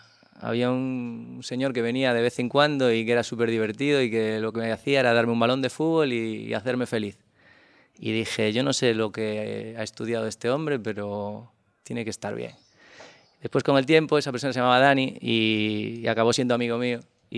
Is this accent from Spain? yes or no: yes; Galicia, Spain; moved away; me imagino que por el acento ya te irás dando cuenta que no soy de aquí, ¿no? Por supuesto. Sí, soy de Galicia y llevo ya aquí... Lo que pasa es que llevo aquí como 13 años en Canarias, con lo cual casi soy un 25, un 30% canario.